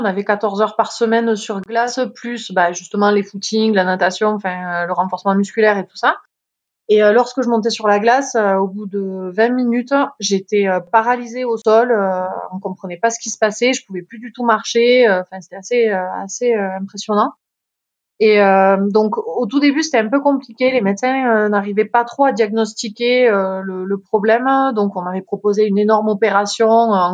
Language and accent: French; Font-Romeu, Occitanie, France; j'ai 37 ans, je suis originaire des Pyrénées-Orientales, Font-Romeu plus précisément.